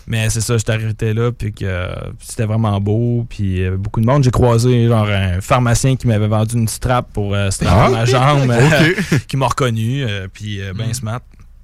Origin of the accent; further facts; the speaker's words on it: Port-Cartier, Quebec, Canada; Port-Cartier